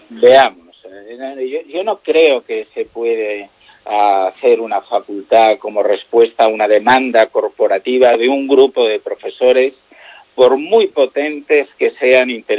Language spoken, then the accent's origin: Spanish; A Coruña, Galicia, Spain; Como mucho que soy universitario y que además soy un coruñés que trabaja en Santiago de Compostela